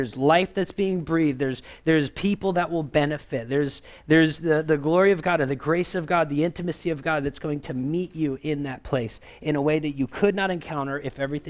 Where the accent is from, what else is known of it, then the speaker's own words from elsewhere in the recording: Florida, United States; you know, I grew up in Florida, so the things we may have pruned may have been oranges or tangerines and grapefruits